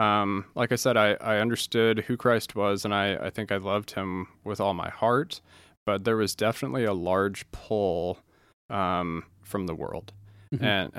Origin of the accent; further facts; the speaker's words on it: Woodinville, Washington, United States; So I was born and raised in Woodinville, Washington. Grew up local.